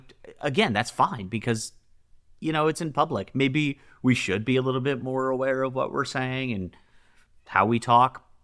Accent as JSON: {"language": "English", "region": "East Coast", "country": "United States", "said": "We are from the East Coast."}